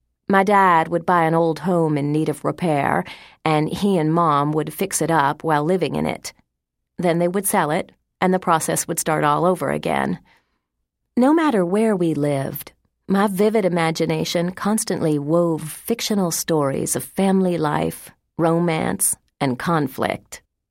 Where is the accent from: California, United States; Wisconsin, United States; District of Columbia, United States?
District of Columbia, United States; Washington; born there; I was born in Washington, D.C., the youngest child in a family of four.